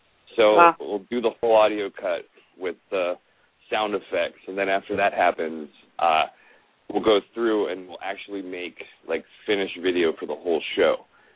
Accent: Melbourne, Florida, United States; now in Atlanta, United States; No, I'm from Melbourne. I went to Florida State.

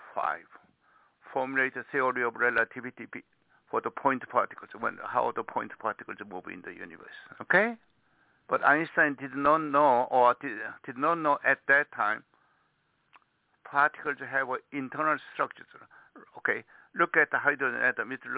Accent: South Korea; English is a second language; now in United States; Okay, I came from Korea.

